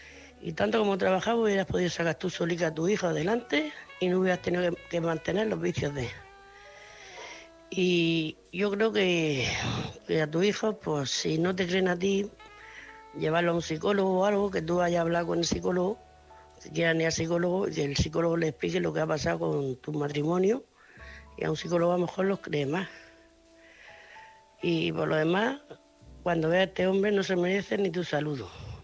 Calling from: Murcia, Region of Murcia, Spain; de Murcia, corresponsal de Murcia.

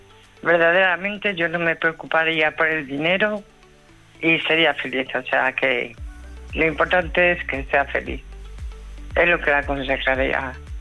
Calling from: Alameda de la Sagra, Castilla-La Mancha, Spain; de Alameda de la Sagra

